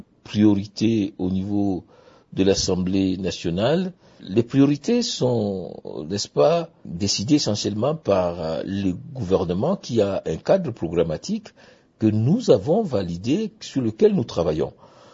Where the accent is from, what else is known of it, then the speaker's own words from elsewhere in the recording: Bunia, Ituri, DR Congo; Je viens de Bounia, il y a l'université de Bounia.